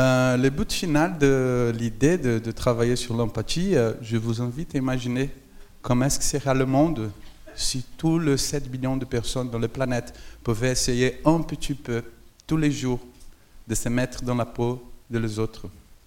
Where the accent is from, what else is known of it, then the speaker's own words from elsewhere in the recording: Brazil; French is a second language; je parle français comme ça parce que je viens du Brésil